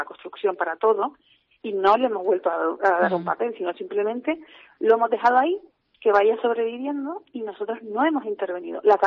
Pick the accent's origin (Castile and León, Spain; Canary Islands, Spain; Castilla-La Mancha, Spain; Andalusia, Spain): Canary Islands, Spain; de sentimientos que tengamos, ¿no?, como canarios o como isleños